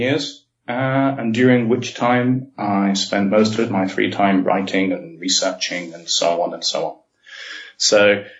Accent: United Kingdom; accent: British; moved away; I stopped being so British. I suppose my voice is still very British, but I started a new life in a new culture and in a new language.

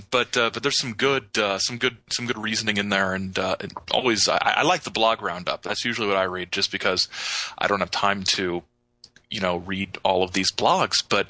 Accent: Midwest, United States; even growing up in the Midwest, there were these little in the strip malls or in the mall

